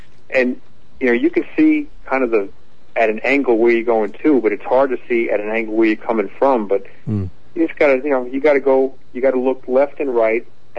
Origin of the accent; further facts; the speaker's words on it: Ronkonkoma, New York, United States; I grew up in Ronkonkoma, and I went back 30 years later.